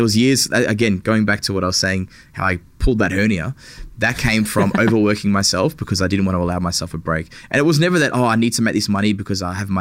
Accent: Frankston, Victoria, Australia; Oh, I grew up in Frankston.

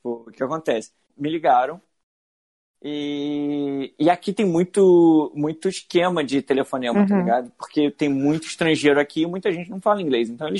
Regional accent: Brazil; Porque eu sou esperto, sou brasileiro.

